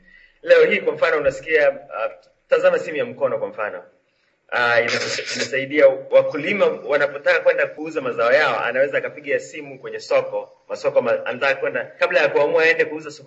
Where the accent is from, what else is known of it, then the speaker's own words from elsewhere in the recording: Tanzania; Na ni wajibu wetu sisi wazungumzaji wa Kiswahili, hasa tumetoka Tanzania ambapo Kiswahili kina nafasi ya pekee katika utaifa wetu na uzalendo wetu